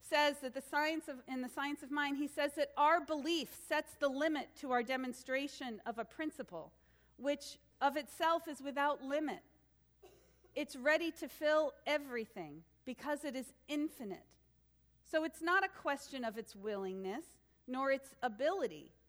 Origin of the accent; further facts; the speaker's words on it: Boston, Massachusetts, United States; born there; Don't hate me. I can't help it. I was born in Boston.